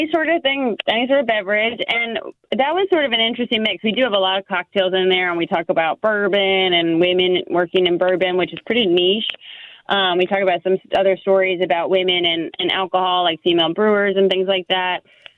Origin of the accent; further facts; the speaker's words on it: North Carolina, United States; And like, so I'm from North Carolina. I love a tangy Q sauce. I'm from the western side of the state, which has ketchup in it or tomato product in it.